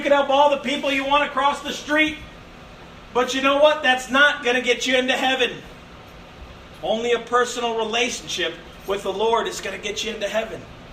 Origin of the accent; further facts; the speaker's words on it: Chicago, Illinois, United States; I grew up in Chicago. I like basketball.